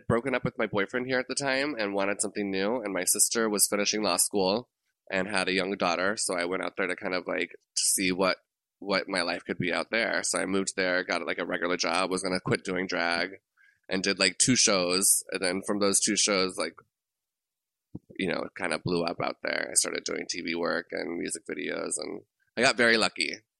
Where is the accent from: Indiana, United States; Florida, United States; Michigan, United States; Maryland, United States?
Florida, United States; Orlando; moved away; also born or lived in Los Angeles; I think I never really, like, people in Orlando never really got me until I moved away from Orlando. Once I moved and I kind of blew up in LA.